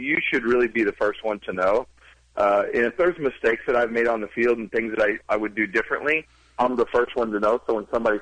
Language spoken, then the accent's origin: English; Evansville, Indiana, United States; I got an RBI league back in Evansville in my hometown that we're starting